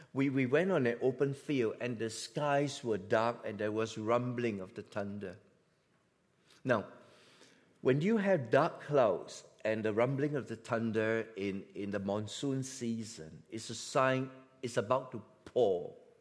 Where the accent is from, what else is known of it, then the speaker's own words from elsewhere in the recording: Singapore; Now, I'm a Singaporean. I'm from Asia.